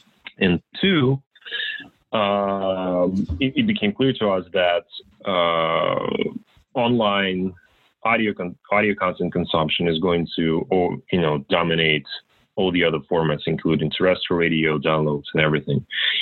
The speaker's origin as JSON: {"language": "English", "region": "Moscow", "country": "Russia", "tie": "born or raised there", "second_language": "English", "moved": "as an adult", "lives_now": "United States", "said": "I was born and raised in Moscow, Russia"}